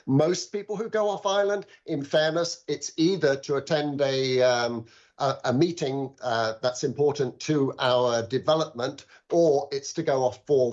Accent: Yorkshire and the Humber, United Kingdom; I am from Yorkshire originally.

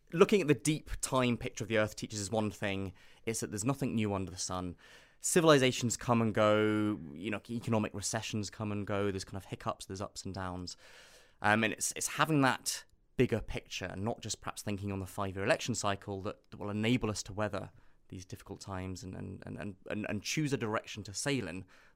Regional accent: Nairobi, Kenya; I grew up in East Africa. So in a sense, my own childhood in kind of school in Nairobi

